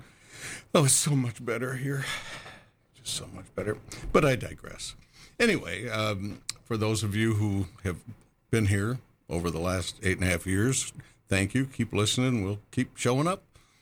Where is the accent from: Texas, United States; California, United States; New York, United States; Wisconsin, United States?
Wisconsin, United States; You know, being from where we are, for those of you who don't know, we grew up in Wisconsin.